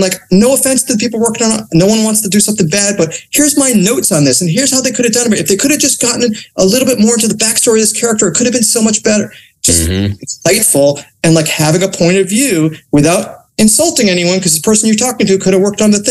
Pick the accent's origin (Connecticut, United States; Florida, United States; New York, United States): Connecticut, United States; So I grew up in Connecticut and I was a lawyer and I hated being a lawyer so much.